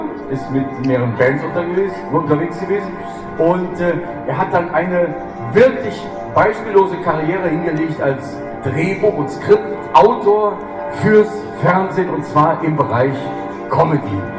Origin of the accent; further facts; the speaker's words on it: Germany; ich komme aus der Eifel, ich kann also so ein bisschen nachvollziehen